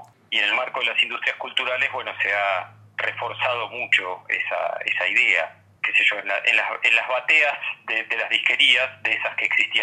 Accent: Buenos Aires, Argentina; Nací en Caballito, pero bueno, después estuve en Mataderos, en Palermo, en distintos barrios, en barracas, viviendo a lo largo de mi vida.

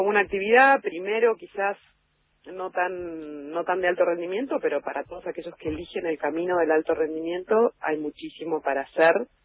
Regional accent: Bariloche, Río Negro, Argentina; also born or lived in -; Me fui muchos años de Bariloche a estudiar, nada, me casé, viví un tiempo fuera y lejos, Y cuando volví a Bariloche, en el año 2001

